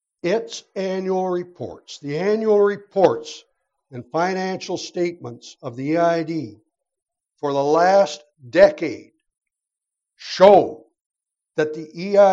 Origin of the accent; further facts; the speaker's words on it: Brooks, Alberta, Canada; the first wilderness that I rambled around in as much as I could when I was a kid growing up in Brooks.